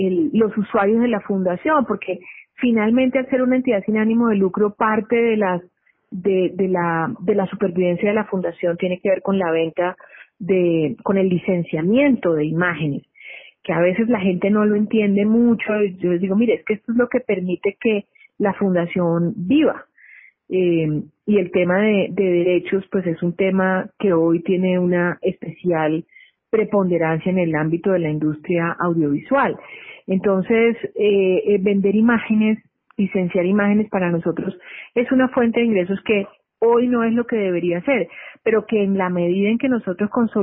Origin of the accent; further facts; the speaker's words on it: Barranquilla, Atlántico, Colombia; also born or lived in United States; Yo soy criada en Barranquilla. Nací por accidente en Estados Unidos, pero soy barranquillera de registro civil y de corazón.